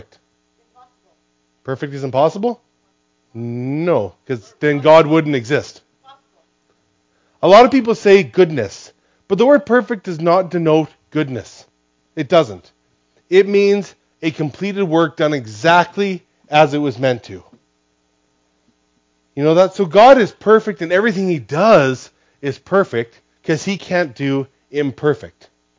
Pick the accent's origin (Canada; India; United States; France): Canada; Grande Prairie, Alberta; born there; I was born in Grand Prairie, Alberta.